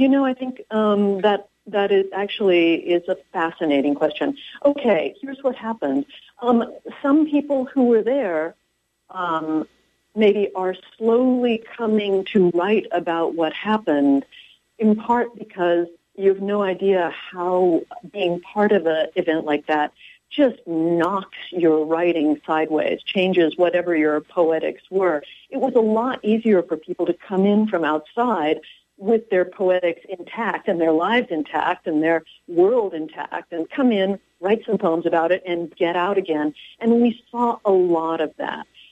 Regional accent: Los Angeles, California, United States; moved away as an adult; now in Louisiana, United States; No, I'm a native Californian. I was born in Los Angeles. I've been at Louisiana since 2004

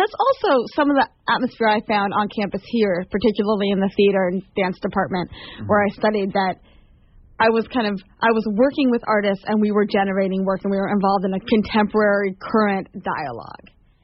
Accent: Halifax, Nova Scotia, Canada; now in United States; Yes, I was born and raised in Halifax, Nova Scotia.

